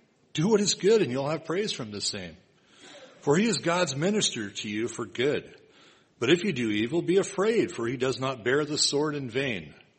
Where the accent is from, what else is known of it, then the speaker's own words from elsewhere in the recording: United States; As an American, and I am an American, I was born here, raised here